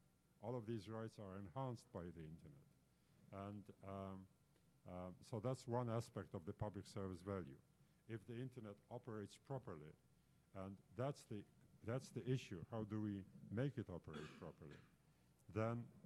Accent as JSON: {"language": "English", "country": "Poland", "said": "I come from Poland, so cyberspace in my mind is identified with Siberia."}